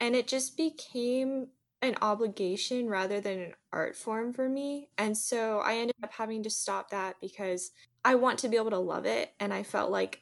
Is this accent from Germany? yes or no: no; Florida, United States; I grew up in Florida, and I still consider myself very much a Florida girl. I miss the beach, I love the salt, the sea, everything about it is just home to me.